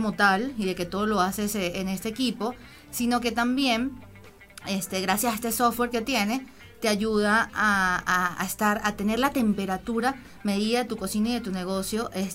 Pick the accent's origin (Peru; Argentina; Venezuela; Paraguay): Venezuela; moved away as an adult; now in Mexico; Yo soy venezolana, sí. Ya tengo ya 4 años en México.